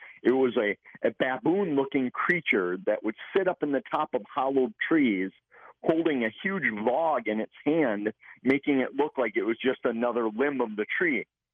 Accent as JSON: {"language": "English", "region": "Midwest", "country": "United States", "tie": "born or raised there", "said": "Growing up in the Midwest, I had always heard legends of these creatures."}